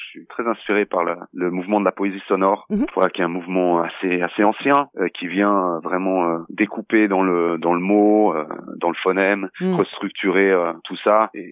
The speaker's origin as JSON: {"language": "French", "region": "French-speaking Switzerland", "country": "Switzerland", "tie": "born or raised there", "said": "ayant grandi en Suisse, je suis né en Suisse"}